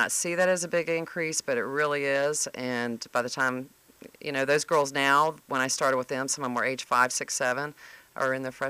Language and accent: English; Charlotte, North Carolina, United States; I grew up in Charlotte, North Carolina, and I got recruited to play at the University of Texas.